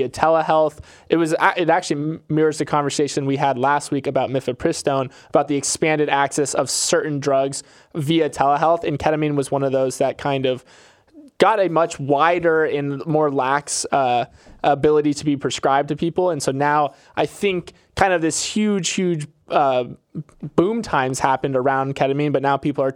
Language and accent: English; Florida, United States; I mean, I'm from Florida and Publix is my retailer of choice